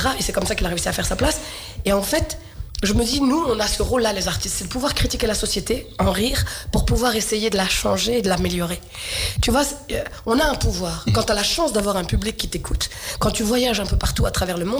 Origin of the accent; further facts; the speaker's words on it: Clichy-sous-Bois, Île-de-France, France; Tu sais, moi, j'ai grandi à Clichy-sous-Bois dans le 93.